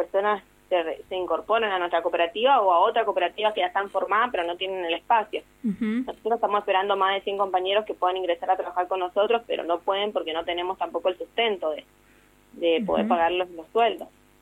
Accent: Guaymallén, Mendoza, Argentina; De acá, nosotros somos de Guaymallén.

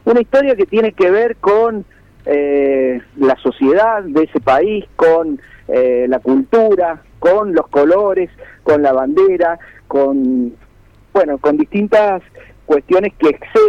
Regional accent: Mendoza, Argentina; now in Córdoba, Argentina; vos sabés que yo vivo en Córdoba, pero soy mendocino

